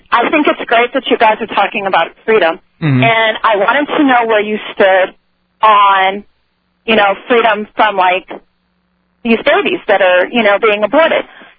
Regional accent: New Hampshire, United States; I am originally from New Hampshire, and the caller really has a point because it really is cold.

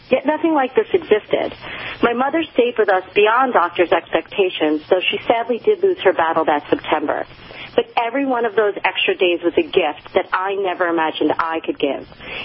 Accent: New York City, New York, United States; I'm actually from New York City.

